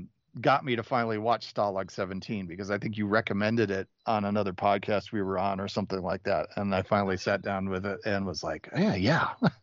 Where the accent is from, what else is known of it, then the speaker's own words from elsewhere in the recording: Chicago, Illinois, United States; growing up in Chicago